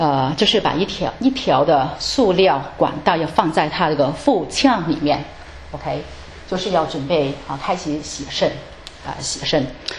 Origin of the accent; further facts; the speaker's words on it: China; 我们还要学习放下我们中国人这种文化。